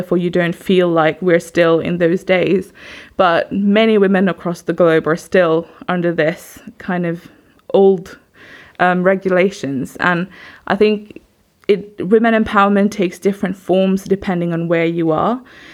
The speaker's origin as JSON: {"language": "English", "country": "Mauritius", "tie": "born or raised there", "also_born_or_lived": "Oxford, United Kingdom", "moved": "as an adult", "said": "Back in 1992, I was born in Mauritius, brought up there. I left when I was 18. I came to Oxford to do material science for 4 years."}